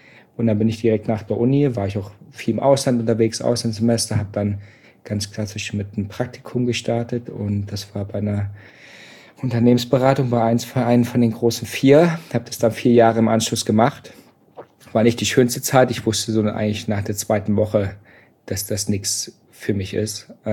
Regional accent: Berlin, Hamburg, Germany; Ich komme aus Berlin, habe viel Techno gehört

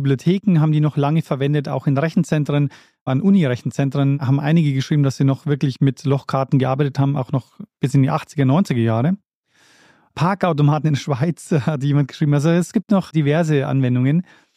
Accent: Regensburg, Bavaria, Germany; ich bin aufgewachsen in Regensburg

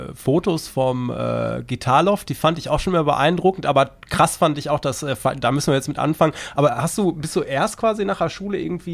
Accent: Essen, North Rhine-Westphalia, Germany; also wir kommen ja beide aus Essen, ne?

